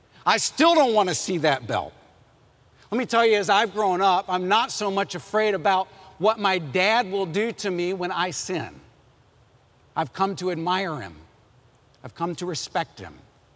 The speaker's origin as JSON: {"language": "English", "region": "Texas", "country": "United States", "tie": "born or raised there", "said": "Well, I grew up in West Texas, and my dad used a belt to discipline me."}